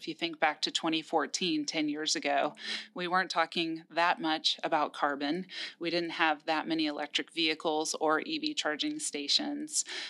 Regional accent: Atlanta, Georgia, United States; I'm an Atlanta native. I am a resident of South Fulton County. I have twin boys, and my husband is a Delta 737 captain.

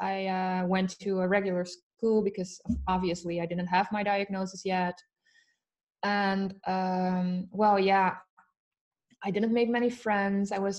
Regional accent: Netherlands; I'm from the Netherlands. I am 30 years old.

